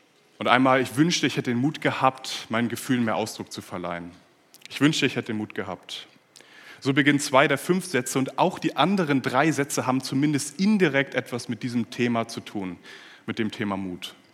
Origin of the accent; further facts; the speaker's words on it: Hamburg, Germany; Ich komme aus Hamburg, bin jetzt aber nicht heute Morgen angereist